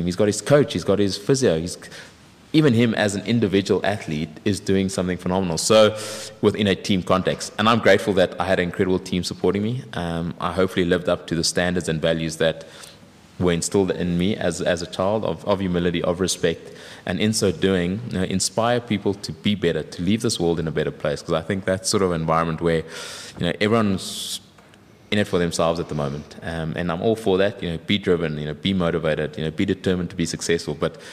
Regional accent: South Africa; As a South African, I'm exceptionally proud to have represented my country

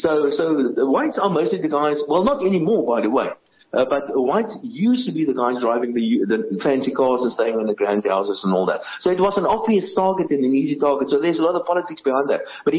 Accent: South Africa; I realized I'm a South African.

